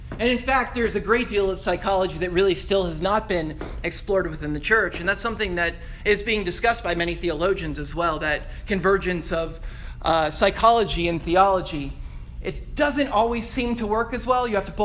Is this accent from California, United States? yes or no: no; Atlanta, Georgia, United States; I'm from Atlanta. I grew up here.